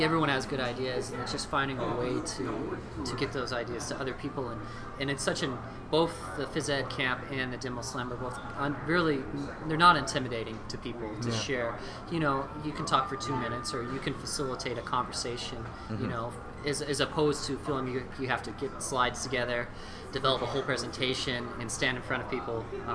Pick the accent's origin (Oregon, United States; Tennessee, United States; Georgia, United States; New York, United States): Oregon, United States; Bend; I'm from beautiful Bend, Oregon.